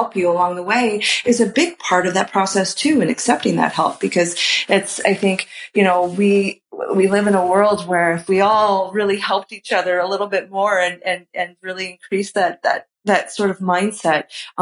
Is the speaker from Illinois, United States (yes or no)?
yes; Chicago, Illinois, United States; You know, I grew up in Chicago. You know, this was like maybe my second time to even being in California just in general.